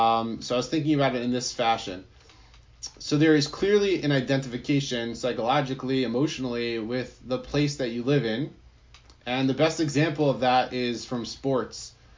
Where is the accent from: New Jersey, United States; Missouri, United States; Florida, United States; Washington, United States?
Florida, United States; I grew up in Florida, so the Dolphins became my team.